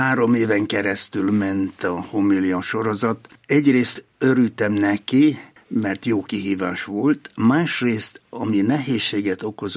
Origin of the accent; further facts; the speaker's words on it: Novi Sad, Vojvodina, Serbia; born there; 1945-ben születtem, február 22-én Újvidéken. Akkor az már Jugoszlávia volt. De a Vajdaság területén akkor valami félmillió magyar élt, és nekünk megvolt egy bizonyos önállóságunk, autonómiánk. Én magyar iskolába jártam